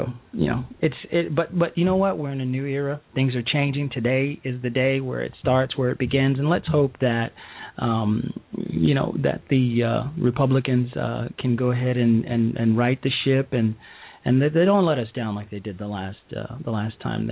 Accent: Illinois, United States; I want to talk a little bit about what's going on in my home state of Illinois

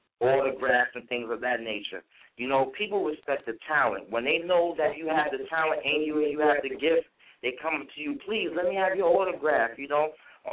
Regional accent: New York City, New York, United States; because, see, I'm from Harlem and everything, but I write from a different perspective, you know.

